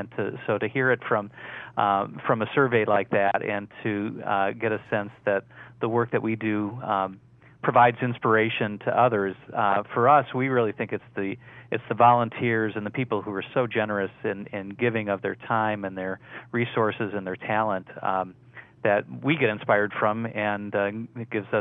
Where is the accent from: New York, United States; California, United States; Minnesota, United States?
Minnesota, United States; Minneapolis-St. Paul; now in Atlanta, United States; was a volunteer in my hometown of Minneapolis-St. Paul, Minnesota